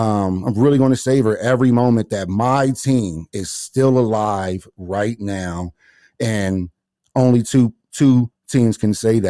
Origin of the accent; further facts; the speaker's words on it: Camden, New Jersey, United States; It's from Camden. Man, it's from my hometown of all places.